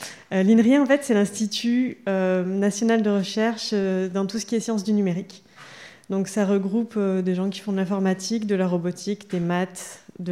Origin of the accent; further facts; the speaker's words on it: Nouvelle-Aquitaine, France; Donc moi je viens du Pays Basque, comme on le voit dans mon nom. J'ai fait mon lycée à Bayonne